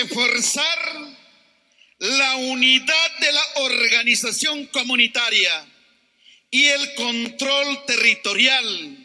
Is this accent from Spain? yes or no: no; Amazon, Ecuador; Vengo de la Amazonía, pero represento a todas las regiones de la costa, sierra y Amazonía.